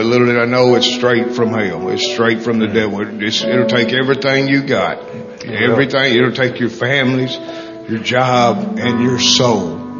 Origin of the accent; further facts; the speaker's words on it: Humboldt, Tennessee, United States; I'm 47 years old. As you can see, I'm not a teenager. I'm from Humboldt, Tennessee, down the road here. Grew up on the weekends at Big Sandy, up at Country Junction, Sorrels and stuff.